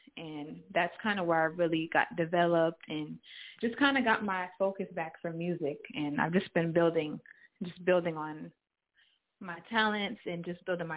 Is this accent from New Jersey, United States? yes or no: yes; New Jersey, United States; I am from Jersey.